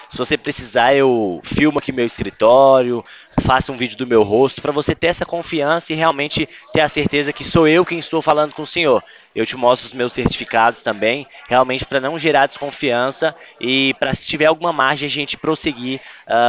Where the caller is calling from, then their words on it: São Paulo, Brazil; Isso, eu falo aqui do interior de São Paulo, né?